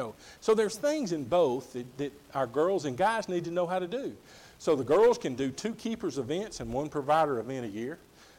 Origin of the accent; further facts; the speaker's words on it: Alabama, United States; Now remember, I'm from Alabama and I'm slower than most folks.